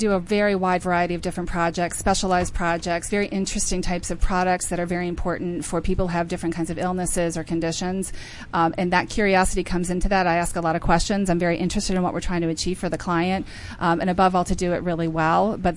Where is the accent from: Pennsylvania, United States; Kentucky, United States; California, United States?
Pennsylvania, United States; Pittsburgh; I'm from Pittsburgh, Pennsylvania.